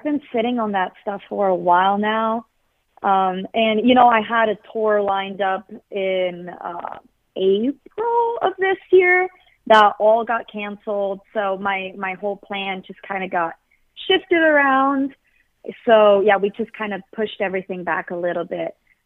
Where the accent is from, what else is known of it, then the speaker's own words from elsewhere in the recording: Switzerland; Yeah, so it's actually not very different at all.